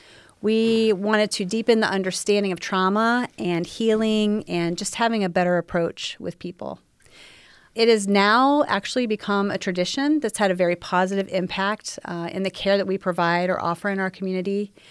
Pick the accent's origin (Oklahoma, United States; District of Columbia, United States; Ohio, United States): Ohio, United States; Findlay; I have been a social worker for about 35 years at this point. I am from Findlay, Ohio